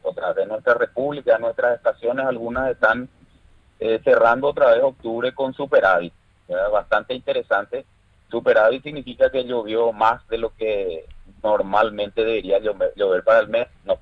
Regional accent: Paraguay; No, Jessica, en realidad yo soy, como Estado paraguayo, somos miembros de la Organización Meteorológica Mundial

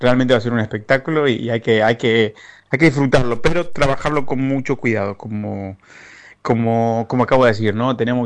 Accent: Argentina; now in Paraguay; Yo soy argentino y hace un año y unos meses conocí Paraguay

